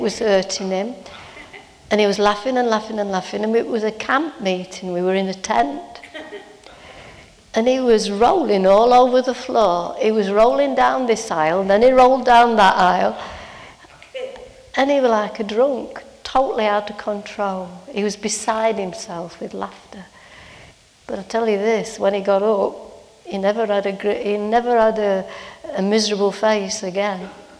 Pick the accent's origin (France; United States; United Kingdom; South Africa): United Kingdom; He wants us to be out of control, but we're British, we don't do that. We've got to forget that we're British.